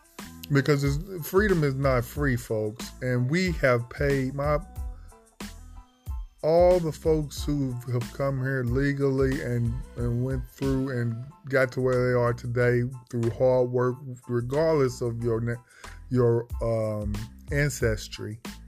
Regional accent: United States; born there; I'm a black man, okay? I was born here in America several generations, as far back as I can trace my family tree.

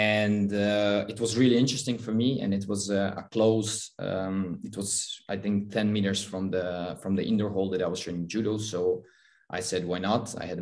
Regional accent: Croatia; I'm 33. I'm from Croatia. I started playing hockey when I was 10 years old in Croatia.

